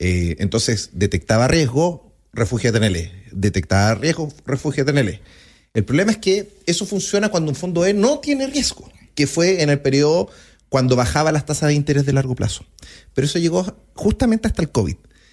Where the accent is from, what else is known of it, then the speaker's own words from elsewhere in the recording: Antofagasta, Chile; Esa era como la forma de sobrevivir en esos tiempos, en los 80, en Antofagasta, y la he llevado toda la vida.